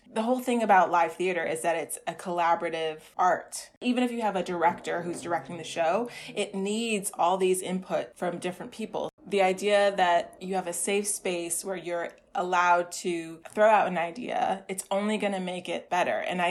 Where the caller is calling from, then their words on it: New York City, New York, United States; I'm calling from the Bronx in New York City.